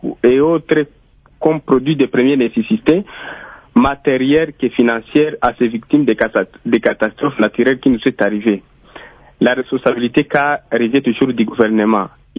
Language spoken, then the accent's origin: French; Goma, North Kivu, DR Congo; Chose qui n'a pas été faite ici chez nous à Goma